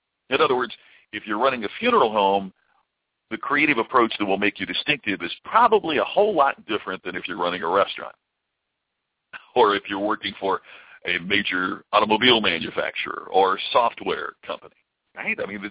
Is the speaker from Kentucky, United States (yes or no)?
yes; Louisville, Kentucky, United States; I grew up in the Louisville area, but had never been in the deep South until our family took a vacation when I was in the third grade.